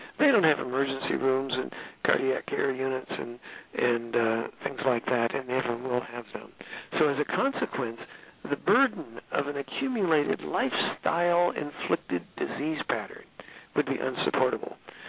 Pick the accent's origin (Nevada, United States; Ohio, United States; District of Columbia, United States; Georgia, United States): District of Columbia, United States; Washington; I'm from Washington, D.C., and assume a politician is here talking to you instead of a physician